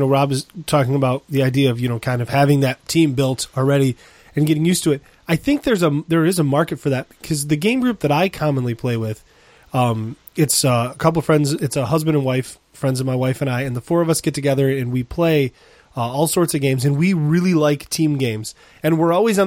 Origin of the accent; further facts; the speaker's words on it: Michigan, United States; We're from Michigan. Yeah. We're all about Euchre.